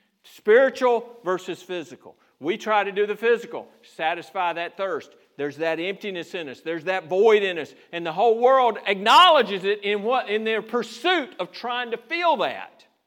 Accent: Georgia, United States; If you haven't sensed it, I'm from Georgia. And hail and hell are the same thing.

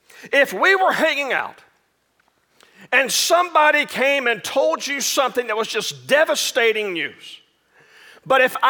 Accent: Arkansas, United States; I grew up in Sticks of South Arkansas where there are more cattle than people.

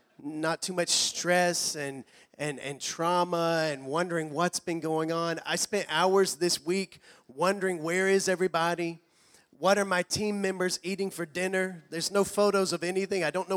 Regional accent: Alabama, United States; They're a campus ministry team from my home state of Alabama.

